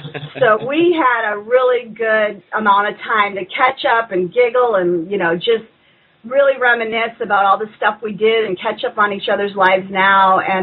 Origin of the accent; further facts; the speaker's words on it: San Francisco, California, United States; But I'm from the San Francisco area originally, so my family and friends there from back home will also be able to see the movie.